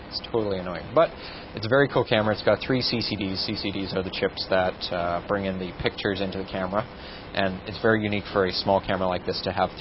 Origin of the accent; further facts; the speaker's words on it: Toronto, Ontario, Canada; I am from Toronto.